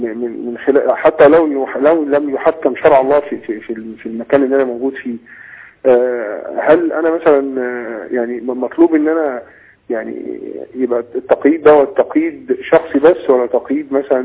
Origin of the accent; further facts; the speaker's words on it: Egypt; احنا شايفين ان في حرب في النسبة عندنا في مصر من الليبراليين والعلمانيين واليساريين وما شابه ذلك. هل انا دوري انا كشخص مسلم عادي